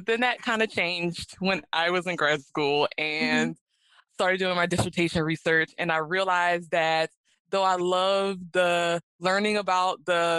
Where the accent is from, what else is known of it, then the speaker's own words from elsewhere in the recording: Louisiana, United States; I went to Xavier in New Orleans because I'm from Louisiana.